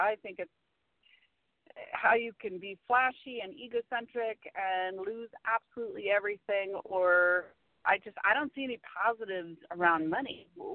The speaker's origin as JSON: {"language": "English", "region": "Florida", "country": "United States", "tie": "born or raised there", "said": "I grew up in the 80s, I grew up in Florida, I grew up in the poverty lines, jobs are far and few between, wages are horrible."}